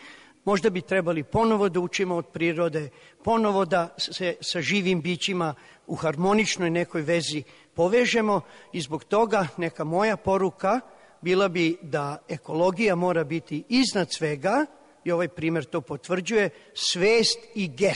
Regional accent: Taraš, Vojvodina, Serbia; moja majka je iz Taraša. Ja sam veliki deo detinjstva proveo u Tarašu.

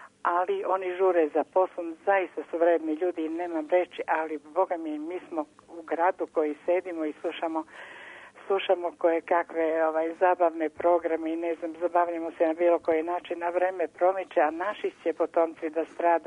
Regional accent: Pristina, Pristina District, Kosovo; moved away; Ja sam rodom iz Prištine, a mi smo pobegli iz Prištine kad je Tito po Titovim režimom, jer nismo mogli tamo da živimo.

